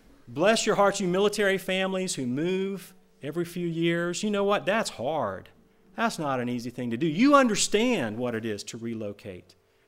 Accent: Tampa, Florida, United States; now in Georgia, United States; I grew up in Tampa, Florida, lived there all the life that I can remember, and went to Bob Jones in Greenville.

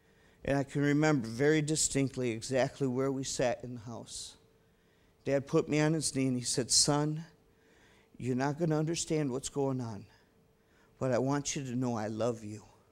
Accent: South Korea; Growing up in South Korea, I was a soccer player.

